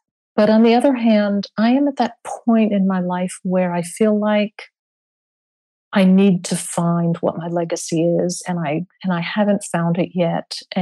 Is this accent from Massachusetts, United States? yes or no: no; Indian River, Florida, United States; And I'm a Florida girl. I grew up in Indian River. Indian River, Florida, is famous for its oranges and grapefruits, world famous.